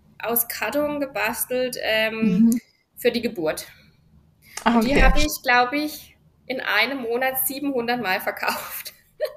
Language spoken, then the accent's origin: German; Baden-Württemberg, Germany; Ich komme aus dem tiefen Schwarzwald, das sich oft mit meinem Dialekt nicht verbergen lässt.